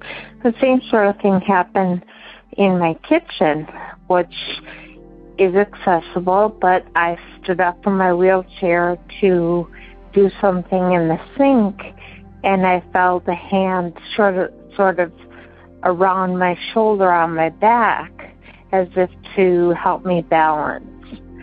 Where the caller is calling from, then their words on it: Appleton, Wisconsin, United States; I'm calling from Appleton, Wisconsin, your home state, and I just had a couple things I wanted to share.